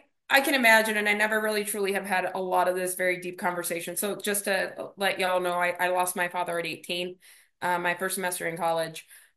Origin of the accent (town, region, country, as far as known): Miami, Florida, United States; born there; first language Spanish; English is a second language